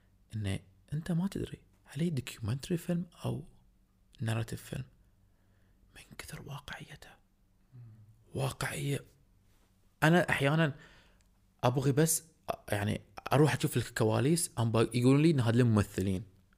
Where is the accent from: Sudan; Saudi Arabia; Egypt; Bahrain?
Bahrain; إن يا ريت يكون عندنا في البحرين